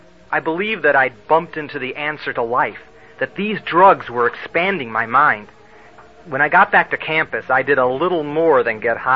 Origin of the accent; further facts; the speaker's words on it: North Carolina, United States; North Carolina.